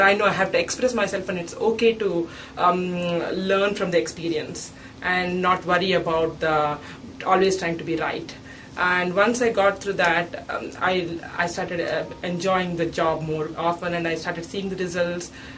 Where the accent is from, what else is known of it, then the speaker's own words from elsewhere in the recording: Hyderabad, Telangana, India; I'm from India, and I'm from South India actually, from Hyderabad